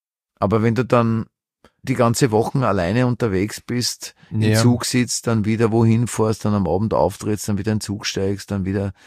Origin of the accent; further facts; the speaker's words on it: Vienna, Austria; weil ich habe sehr Dialekt. Ich kam ja bin im Zweiten aufgewachsen, in Atzgersdorf-Mauer in die Schule gegangen, in einer Schule, die war eher so ein Integrationsprojekt. Also mein Dialekt, das wird mir heute noch in meinem Podcast immer wieder angegrätselt oder angekreidet